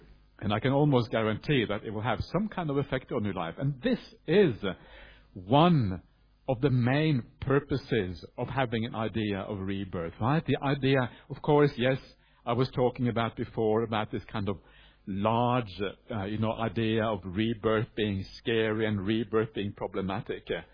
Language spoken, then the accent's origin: English; Fiji; I came from Fiji originally